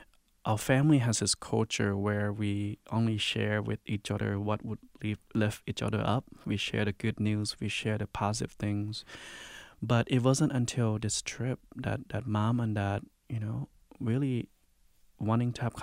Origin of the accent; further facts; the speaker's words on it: Laos; dim sum has always been really sacred in my life growing up in Laos.